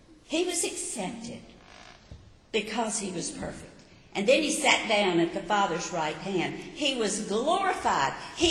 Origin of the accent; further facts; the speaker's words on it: Mississippi, United States; I was raised in Mississippi. Everybody in Mississippi believes in Jesus.